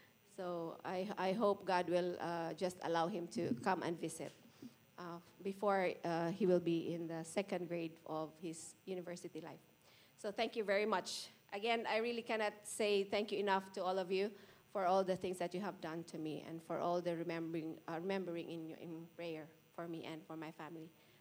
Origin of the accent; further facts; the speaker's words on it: Visayas, Philippines; Tagalog because I'm a Bisaya. So we had help from Mr. Google. So it was really fun to really translate. I'm a Filipino, but I'm not really very good in Tagalog.